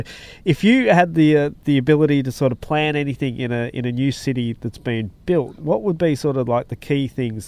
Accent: Melbourne, Victoria, Australia; now in Karratha, Australia; I'm originally from Melbourne

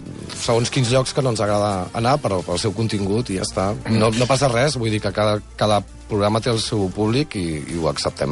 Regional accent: Sant Vicenç dels Horts, Catalonia, Spain; also born or lived in Barcelona; I jo sóc de Barcelona i de Sant Vicenç dels Horts.

